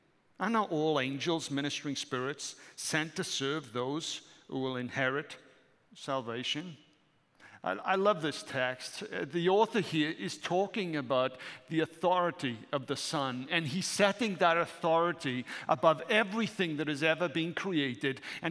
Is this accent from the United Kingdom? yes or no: yes; United Kingdom; Because I'm British. I exist with a monarchy.